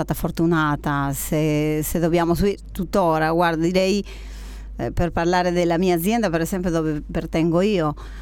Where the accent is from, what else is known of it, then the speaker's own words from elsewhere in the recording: Peru; Italian is a second language; moved away as an adult; now in Italy; proprio quando ero nel mondo del lavoro in Perù, nel mio paese